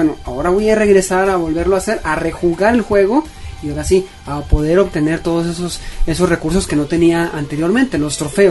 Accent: Mexico; Y me identifico como

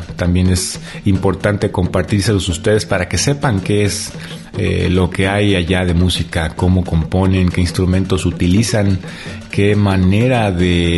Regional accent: Mexico

